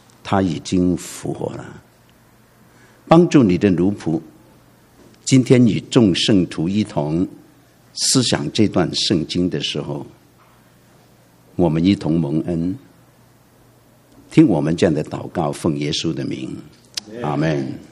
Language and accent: Chinese; China; 这好像是我们中国人的扫墓，对吗？